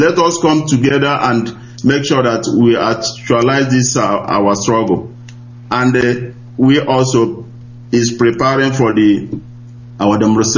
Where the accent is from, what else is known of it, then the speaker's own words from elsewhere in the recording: Ideato South, Imo, Nigeria; now in Stuttgart, Germany; I'm calling from Germany, Stuttgart. … I came from Idato South.